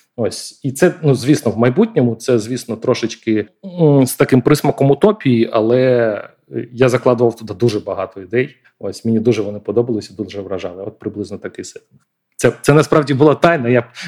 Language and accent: Ukrainian; Donetsk, Donetsk Oblast, Ukraine; first language ru; Ukrainian is a second language; вона в мене російською написана, бо я з Донецьку, я російськомовний